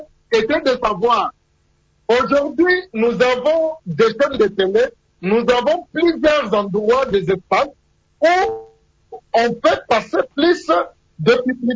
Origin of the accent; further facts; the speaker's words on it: Équateur, DR Congo; Je suis de l'Équateur